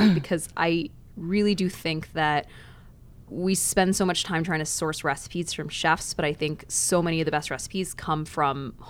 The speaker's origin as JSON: {"language": "English", "town": "Dallas", "region": "Texas", "country": "United States", "tie": "born or raised there", "said": "I grew up in Dallas, not too far away."}